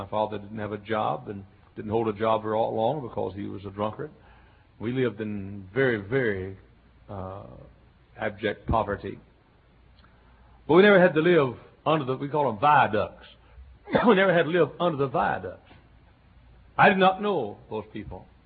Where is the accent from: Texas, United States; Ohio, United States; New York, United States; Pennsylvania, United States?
Texas, United States; Dallas; I grew up in Dallas, Texas.